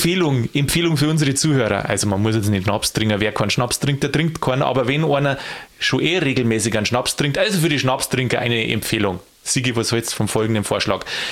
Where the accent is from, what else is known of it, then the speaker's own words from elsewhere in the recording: Bavaria, Germany; Und jetzt komme ich aus Niederbayern.